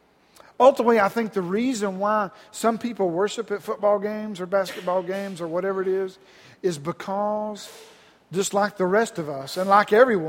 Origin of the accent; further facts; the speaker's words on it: Georgia, United States; You know, I'm from Georgia, and I like the Georgia Bulldogs, and they didn't do too well yesterday.